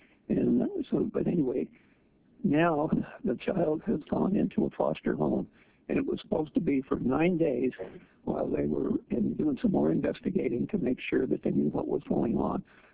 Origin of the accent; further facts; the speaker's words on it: Ketchikan, Alaska, United States; I'm from Ketchikan.